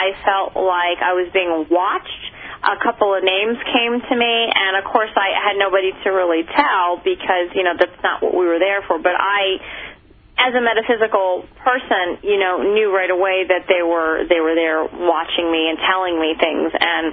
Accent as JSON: {"language": "English", "region": "New York", "country": "United States", "said": "Actually, Dave gave me his, because, you know, I'm a New Yorker. We don't need coats, you know."}